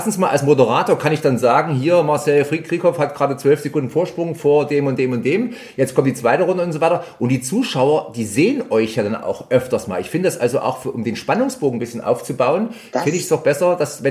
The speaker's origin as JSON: {"language": "German", "town": "Bad Langensalza", "region": "Thuringia", "country": "Germany", "tie": "born or raised there", "said": "in deiner Heimatstadt, in meiner Heimatstadt"}